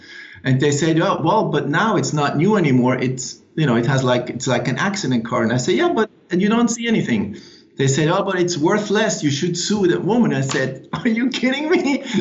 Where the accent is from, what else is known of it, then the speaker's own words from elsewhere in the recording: Switzerland; English is a second language; now in United States; I'm a Swiss, as you can hear from my accent. I've lived in the States for more than 10 years